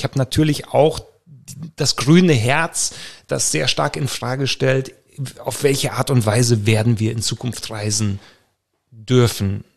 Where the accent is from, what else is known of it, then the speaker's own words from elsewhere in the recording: Rome, Lazio, Italy; moved away; also born or lived in South America; Also ich bin zum Beispiel in Rom aufgewachsen, in Italien. Und von dort ging es dann weiter nach Südamerika und dann der nächste Kontinent, der nächste.